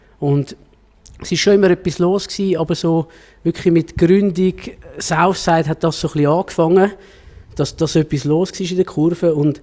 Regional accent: Zurich, Switzerland; ich bin im Limmatal aufgewachsen.

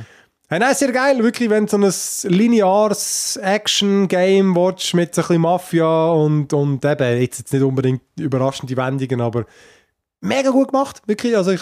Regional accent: Switzerland; bei uns in der Schweiz

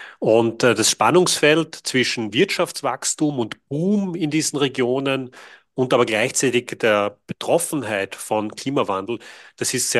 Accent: Carinthia, Austria; ich bin in Kärnten geboren und aufgewachsen, in einer Arbeiterfamilie.

